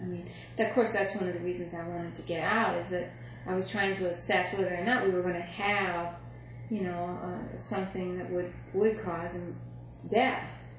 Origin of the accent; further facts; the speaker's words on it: Midwest, United States; I've also lived in, because I'm from the Midwest, I've lived through a couple of tornadoes